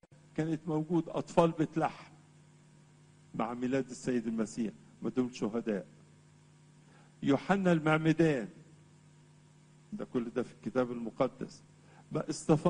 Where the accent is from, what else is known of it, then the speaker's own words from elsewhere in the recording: Egypt; واللي جه عندنا في مصر، حظنا مع القديس ماري مرقس وجه سلمنا الإيمان.